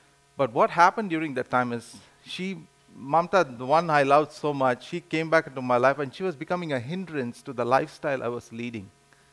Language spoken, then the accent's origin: English; Pondicherry, Puducherry, India; We moved back to Pondicherry, which is my hometown.